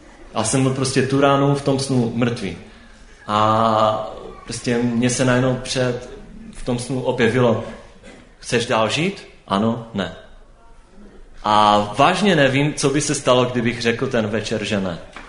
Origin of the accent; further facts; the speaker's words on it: Bohumín, Moravian-Silesian Region, Czechia; je mi 19 let, pocházím z Bohumína, odkud, no kde jsem se narodil a kde žiju i teďka ještě. Pocházím z nevěřící pokřtěné katolické rodiny